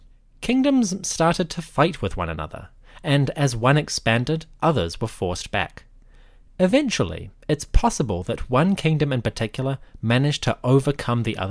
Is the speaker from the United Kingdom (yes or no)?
no; New Zealand; and I am from New Zealand.